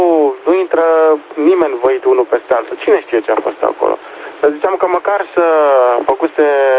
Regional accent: Bucharest, Romania; suntem noi cei din București atât de omniprezenți

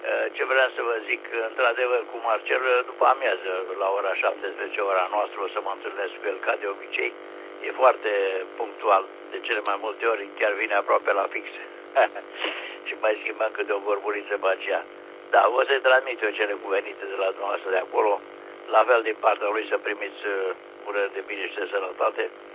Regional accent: Oltenia, Romania; suntem Olteni

